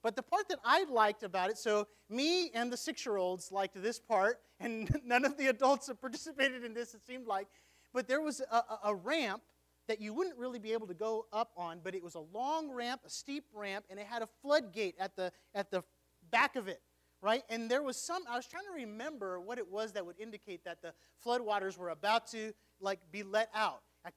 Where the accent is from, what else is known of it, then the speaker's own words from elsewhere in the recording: Houston, Texas, United States; One of the most dangerous parts of Hurricane Harvey hitting my hometown of Houston